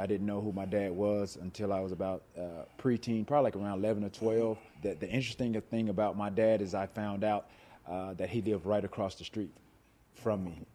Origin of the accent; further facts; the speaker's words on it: the South, United States; I mean, I definitely, like I said, growing up in the South, went to church every Sunday throughout the course of the week.